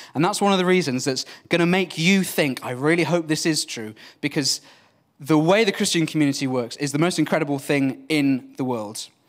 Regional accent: Wales, United Kingdom; English is a second language; I'm Welsh, so when you're in school in Wales, particularly a Welsh language school like mine, you learn all these Welsh hymns in four-part harmony

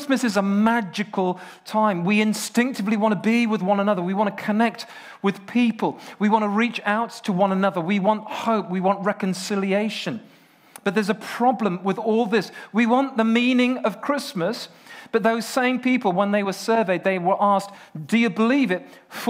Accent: York, Yorkshire and the Humber, United Kingdom; I was brought up in York, and I was a choir boy in York Minster Cathedral.

